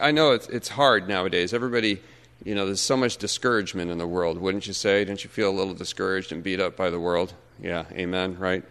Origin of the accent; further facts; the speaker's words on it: California, United States; I grew up in Southern California, middle child, older sister, younger brother, and immigrant parents from Holland, of all places, who came over in 1957.